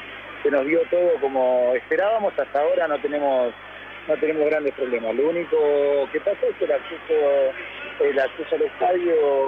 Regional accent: Buenos Aires, Argentina; also born or lived in La Plata; Soy de Buenos Aires, de Belgrano.

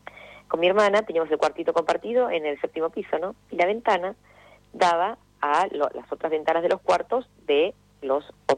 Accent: Argentina; y soy argentina, ¿entendés? Yo me siento parte de esta sociedad

